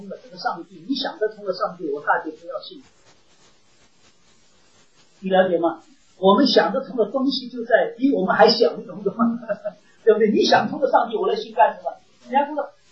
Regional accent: China; 我们中国人有一种寻求上帝的智慧

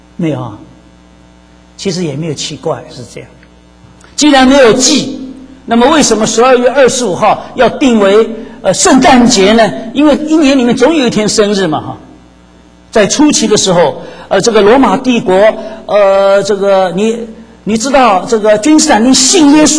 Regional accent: China; now in United States; 就像我们中国人，我们在台湾来的，大陆来的，香港来的

